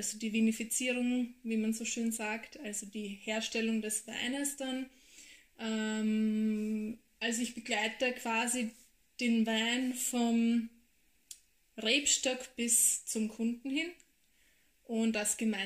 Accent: Lower Austria, Austria; bin aus Österreich, das hört man vielleicht. Ja. Genauer gesagt Niederösterreich

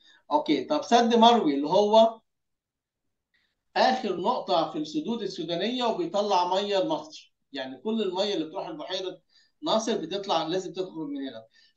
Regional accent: Egypt; حتى عندنا في مصر يعني ملاحظ إن هذا الشتاء جاي لطيف جدا جدا

